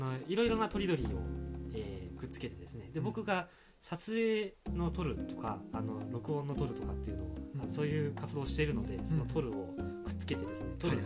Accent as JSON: {"language": "Japanese", "region": "Chiba", "country": "Japan", "lives_now": "Nagano Prefecture, Japan", "said": "バリバリ海だらけの千葉県ですね。"}